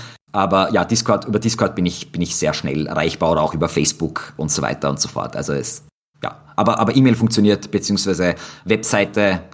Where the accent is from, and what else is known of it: Austria